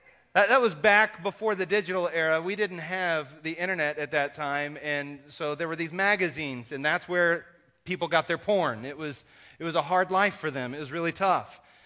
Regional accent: Kansas, United States; I grew up in Kansas, but this place in eastern New Mexico was flatter than any spot in Kansas I had seen.

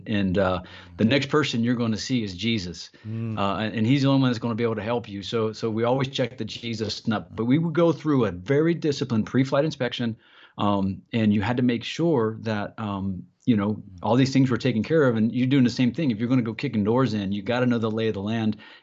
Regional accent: Columbus, Ohio, United States; I'm just an Ohio guy at heart. I grew up in Columbus, Ohio.

